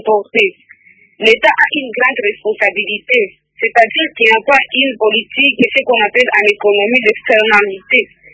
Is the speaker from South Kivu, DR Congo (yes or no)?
yes; Uvira, South Kivu, DR Congo; Même ici chez nous à Ouvira, plusieurs jeunes en prennent aussi